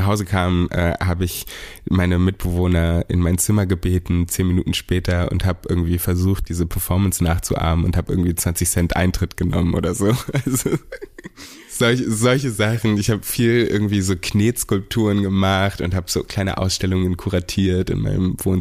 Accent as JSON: {"language": "German", "region": "Berlin", "country": "Germany", "said": "ich eine Community habe hier in Deutschland als Berliner"}